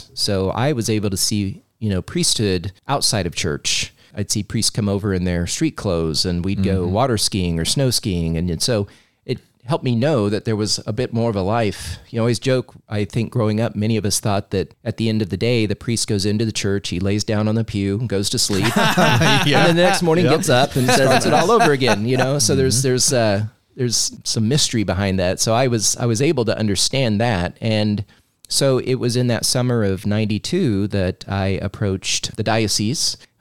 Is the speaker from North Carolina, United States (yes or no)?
no; Kansas, United States; And so we grew up in Christ the King Parish, went to grade school there, Bishop Carroll High School, went to Pitt State University for 2 years in Southeast Kansas, then transferred to the University of Kansas and finished in 92.